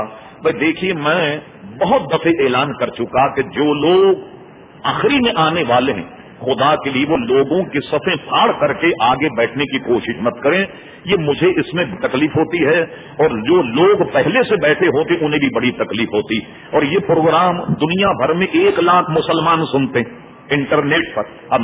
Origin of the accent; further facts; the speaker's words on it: Hyderabad, Telangana, India; میں نے اس لیے کہا کہ میں حیدرآباد دکن کا رہنے والا ہوں، سقوط حیدرآباد دکن میرے سامنے ہوا. میں اس وقت بہت سمجھدار تھا، 48 سن میں بہت سمجھدار تھا